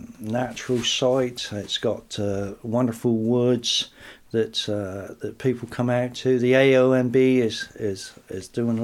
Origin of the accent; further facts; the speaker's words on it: Sixpenny Handley, South West England, United Kingdom; There's not actually many people of my age that was born and bred in Sixpenny Hanley that's actually left in the village because of the price of the houses